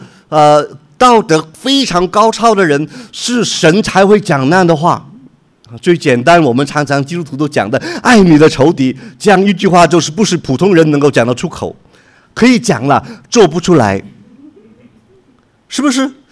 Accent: Guangdong, China; 国语讲不过来了哈，你就想到我是广东人了是不是？

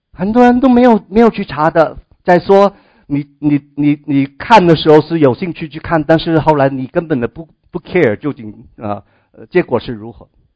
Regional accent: China

